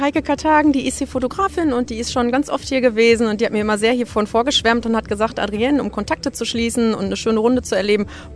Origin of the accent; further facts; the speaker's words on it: North Rhine-Westphalia, Germany; Ich komme aus der Nähe von Düsseldorf.